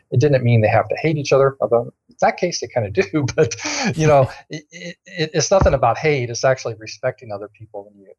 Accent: the South, United States; I'm just from the South. I'm just a Southern guy

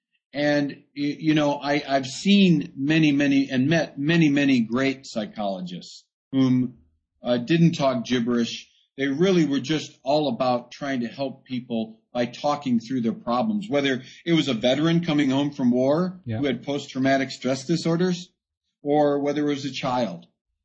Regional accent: United States; And I said, no, I'm an American.

